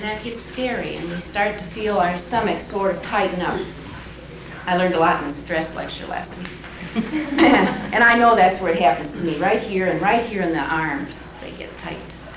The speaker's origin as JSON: {"language": "English", "town": "Minneapolis", "region": "Minnesota", "country": "United States", "said": "I'm from Minneapolis, so I'm far away."}